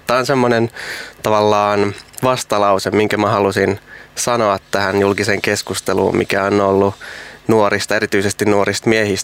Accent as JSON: {"language": "Finnish", "town": "Helsinki", "region": "Uusimaa", "country": "Finland", "said": "mä itse kanssa Itä-Helsingistä, mä oon Vuosaaresta kotoisin"}